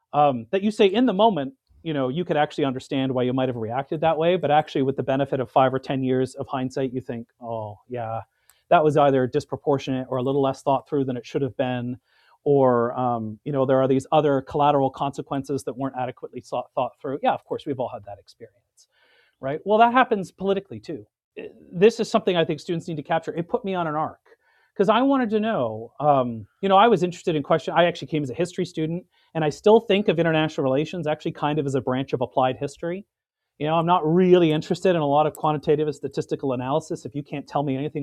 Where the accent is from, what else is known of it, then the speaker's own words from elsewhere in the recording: Canada; I'm Canadian, you know, like I'm very self-conscious of being Canadian. It's the only passport that I hold, unlike my son and wife.